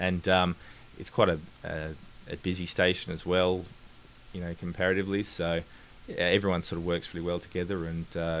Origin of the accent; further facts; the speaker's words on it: Perth, Western Australia, Australia; So I'm from Perth, I think as you are as well.